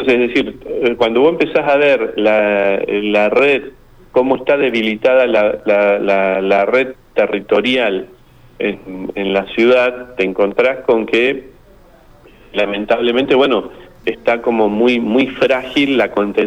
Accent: Rosario, Santa Fe, Argentina; yo nací acá en Rosario, uh-huh. Soy de toda la vida, desde un barrio de zona sur, uh-huh. De un barrio de acá de la ciudad. Bueno, me crié viendo cómo crecía mi ciudad en la zona centro

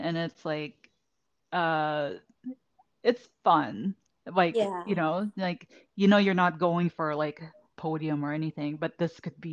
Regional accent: Vancouver, British Columbia, Canada; We're both from Vancouver.

